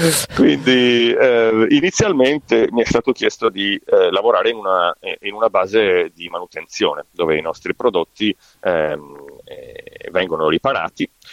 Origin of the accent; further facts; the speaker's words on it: Mestre, Veneto, Italy; Sono di Mestre, esatto, sì, sono di Mestre, però è vicino, insomma, il clima è molto simile tra Padova e Mestre.